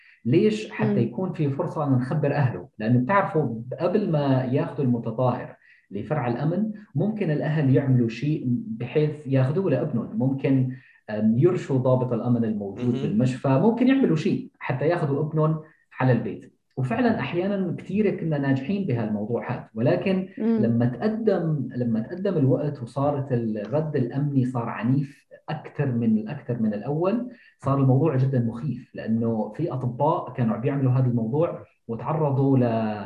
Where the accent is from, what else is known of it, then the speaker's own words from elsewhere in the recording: Idlib Governorate, Syria; also born or lived in Aleppo; يعني أنا كنت موجود بحلب، وأصلاً العناصر الأمنية لما بيجوا، لما بيعرفوا مثلاً أنه أنا أصلاً أصلي من إدلب،